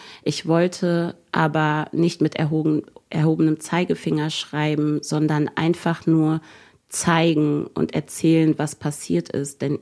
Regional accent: Germany; denn ich bin Deutsche, ich bin deutsch sozialisiert

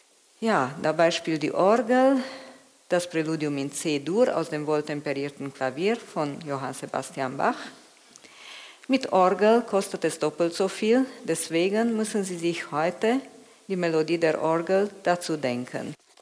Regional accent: Romania; Ich bin Geigerin und ich komme aus Rumänien.

